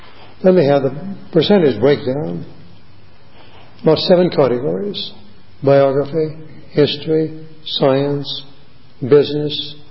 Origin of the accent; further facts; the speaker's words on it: Cleveland, Ohio, United States; some years ago I happened to be in Cleveland, my hometown